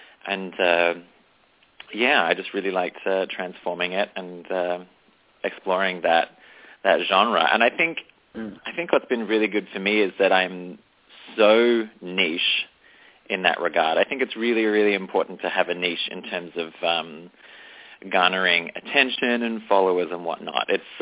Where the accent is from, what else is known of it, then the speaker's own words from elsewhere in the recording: Australia; now in New York, United States; I'm from Australia. I've been living here in New York for 6 years now.